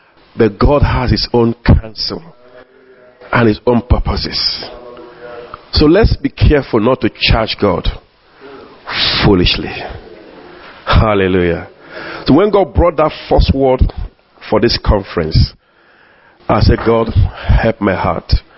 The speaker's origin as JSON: {"language": "English", "country": "Nigeria", "lives_now": "London, United Kingdom", "said": "I'm from Nigeria, even though I live in London, you know, Wales, British Nigeria."}